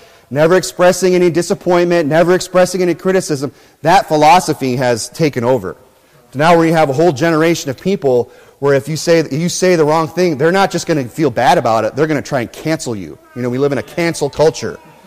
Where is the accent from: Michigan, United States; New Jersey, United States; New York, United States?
Michigan, United States; also born or lived in South Dakota; You know, I'm from Michigan. You know, I grew up there. You know, South Dakota was the land of my nativity, but then I turned aside into the parts of Michigan later in life, right?